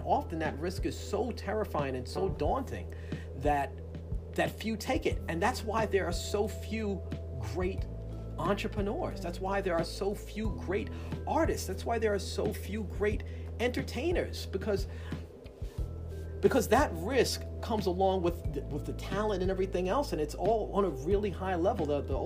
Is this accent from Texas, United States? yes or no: no; Bronx, New York, United States; I'm from the Bronx, and you don't golf in the Bronx.